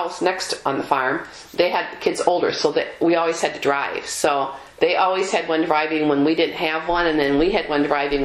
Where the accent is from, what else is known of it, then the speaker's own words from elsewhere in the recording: Wisconsin, United States; I never thought I would have been a Bobcat when I came from Wisconsin.